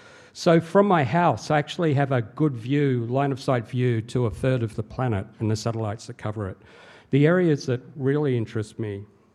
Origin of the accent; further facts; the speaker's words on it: Australia; as a teenager growing up in Australia, I had this sense of being a long way away from the rest of the world.